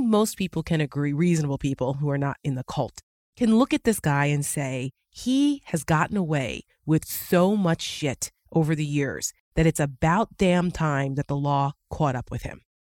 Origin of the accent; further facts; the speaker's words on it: New Jersey, United States; also born or lived in Queens, United States; You know, I was born in Queens, raised in Jersey. My husband is from Brooklyn.